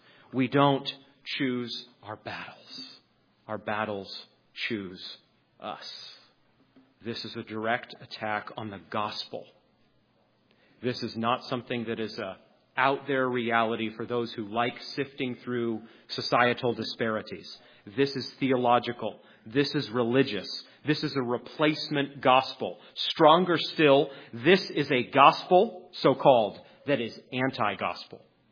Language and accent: English; the South, United States; You don't understand. I'm from the South. I'm from this region. We have a very tricky history.